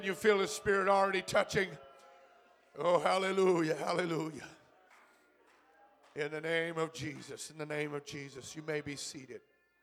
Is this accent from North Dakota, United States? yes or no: yes; North Dakota, United States; I grew up in North Dakota where we had peas just with water.